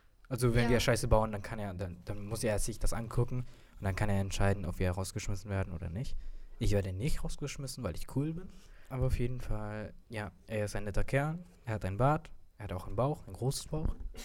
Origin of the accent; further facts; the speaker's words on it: Hamburg, Germany; wir kommen ja aus Hamburg. Das ist ein bisschen weit nach Leipzig.